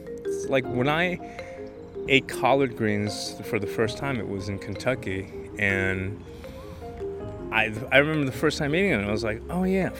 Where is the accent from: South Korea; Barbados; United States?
South Korea; this is where you eat collards, but in my home country, this is where you would grow cabbage and use that for kimchi.